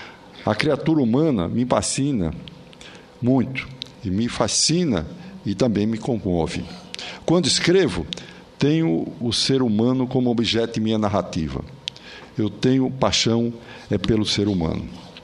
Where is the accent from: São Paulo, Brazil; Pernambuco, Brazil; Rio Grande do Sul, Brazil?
Pernambuco, Brazil; só posso concordar como pernambucano que sou